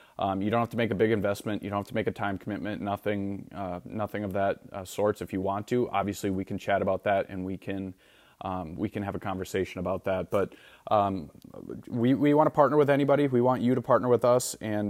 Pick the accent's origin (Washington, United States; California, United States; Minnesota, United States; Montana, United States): Minnesota, United States; Growing up in Minnesota, I tuned into the Lynx as well as NBA, WNBA.